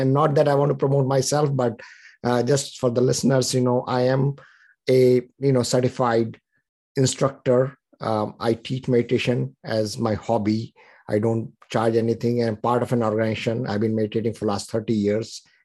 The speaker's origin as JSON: {"language": "English", "country": "India", "moved": "yes", "said": "like I came from India in 97."}